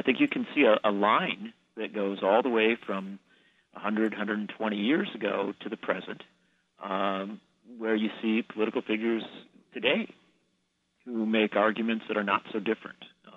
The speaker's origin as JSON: {"language": "English", "region": "Midwest", "country": "United States", "said": "I mean, being a Midwesterner, you don't brag, you try not to brag."}